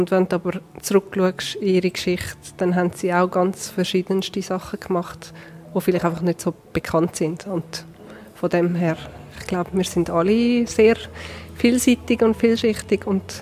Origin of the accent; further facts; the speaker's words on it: Tann, Zurich, Switzerland; Ich bin aus Tann, ich bin hier aufgewachsen.